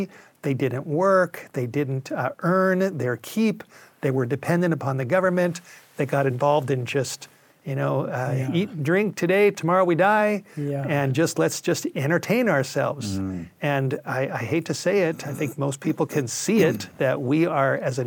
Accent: California, United States; I got involved in just the wildlife, growing up in the Southern California area, got involved in the discos and the parties and the drugs, the alcohol.

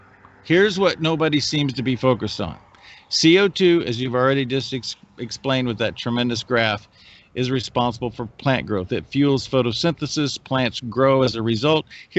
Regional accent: Nebraska, United States; In my home state of Nebraska, I got to give kudos to then Governor Pete Ricketts

